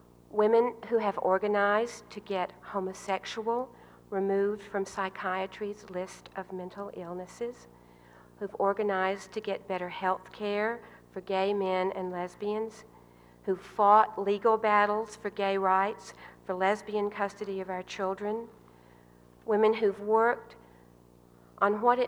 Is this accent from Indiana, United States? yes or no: no; Washington, District of Columbia, United States; in my hometown of Washington